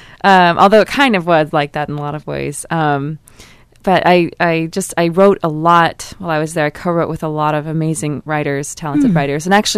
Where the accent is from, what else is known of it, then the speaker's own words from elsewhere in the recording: Sitka, Alaska, United States; my hometown of Sitka, Alaska.